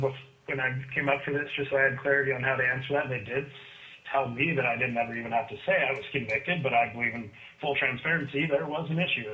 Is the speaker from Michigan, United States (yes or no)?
no; Juneau, Alaska, United States; I was raised in Juneau, Alaska.